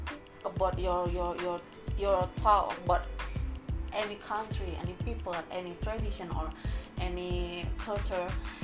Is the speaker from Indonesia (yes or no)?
yes; West Sumatra, Indonesia; English is a second language; also born or lived in Yogyakarta; Even in Yogyakarta, it's so different with my hometown in West Sumatra.